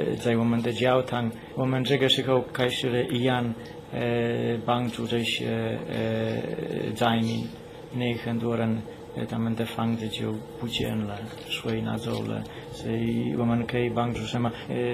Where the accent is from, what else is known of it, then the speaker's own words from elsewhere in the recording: Taiwan; 我们都是台湾人，不是北部，不是南部，我们都是。